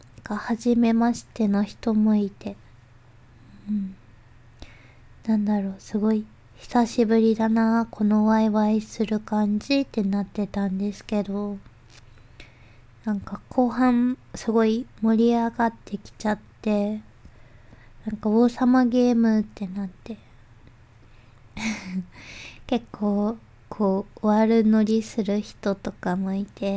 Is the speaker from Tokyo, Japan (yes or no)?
yes; Tokyo, Japan; 出身は東京都です。